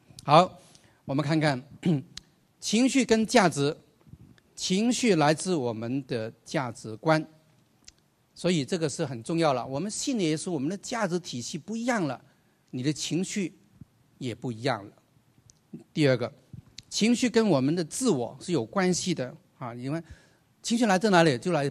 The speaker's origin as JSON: {"language": "Chinese", "country": "Hong Kong", "said": "往广东话，香港，我是香港来的"}